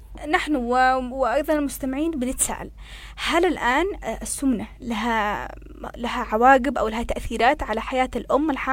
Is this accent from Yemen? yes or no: yes; Yemen; احنا كشعب يمني